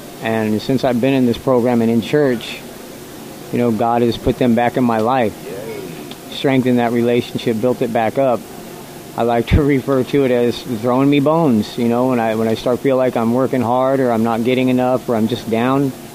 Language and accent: English; Azusa, California, United States; Originally, I'm from Azusa, California. It's a little city down in about 13 miles east of Los Angeles, right up against the San Gabriel Mountains.